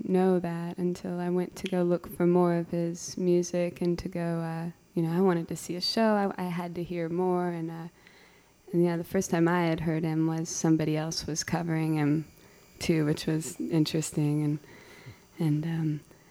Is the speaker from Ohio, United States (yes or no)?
yes; Kent, Ohio, United States; We met probably, I guess, in 2006 at the Kent stage in my hometown.